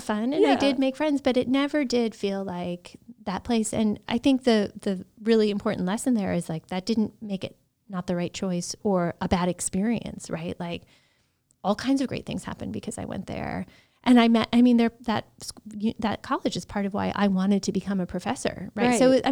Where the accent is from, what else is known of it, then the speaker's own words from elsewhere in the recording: Detroit, Michigan, United States; And in fact, my husband is from Long Island and I'm from Detroit.